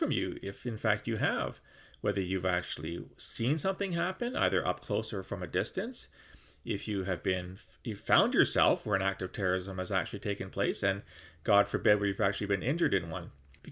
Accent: London, Ontario, Canada; I was driving back from Ottawa to my hometown of London, Ontario

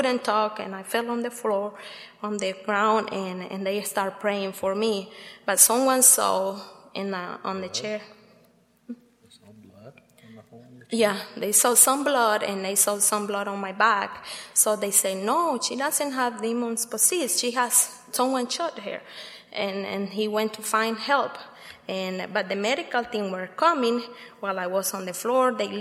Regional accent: Nicaragua; English is a second language; I'm from Nicaragua, and it's a privilege to be here.

